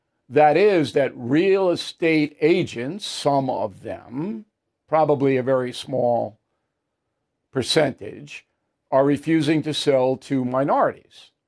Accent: Levittown, New York, United States; So when I grew up in Levittown, it was redlining there.

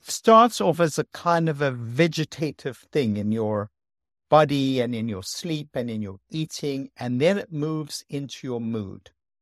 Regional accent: South Africa; You know, I came from South Africa, which is very sunny.

